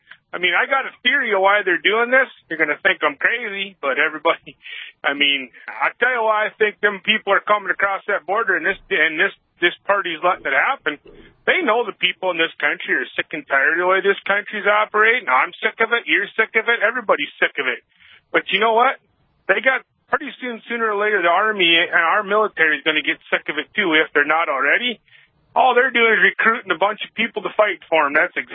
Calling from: Washington, United States; Well, today I'm in Washington. I'm a truck driver.

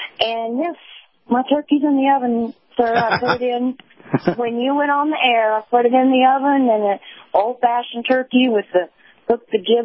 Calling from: San Antonio, Texas, United States; Good morning, Captain. … in San Antonio.

